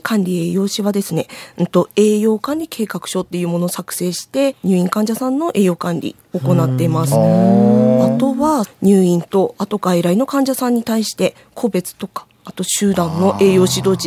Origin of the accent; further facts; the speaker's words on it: Hirosaki, Aomori, Japan; 私は弘前市の出身で、平成27年に青森県立中央病院に入職。